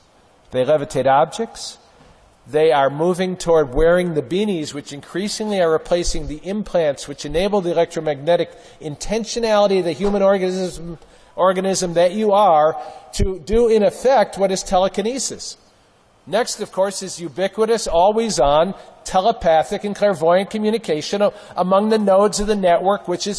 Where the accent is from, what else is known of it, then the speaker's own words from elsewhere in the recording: Milwaukee, Wisconsin, United States; That in my hometown of Milwaukee, the leadership refuses to name that the jobs they want will never come back